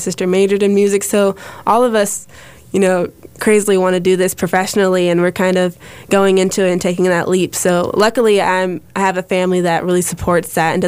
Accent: Durham, North Carolina, United States; All right, well … I'm from Durham. I go to Jordan High School. I'm 16 years old, and this is my first time ever doing a summer program.

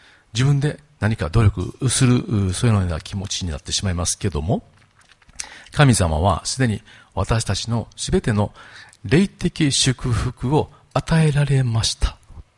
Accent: Kobe, Hyogo, Japan; 私は昭和35年に生まれて神戸にずっといます

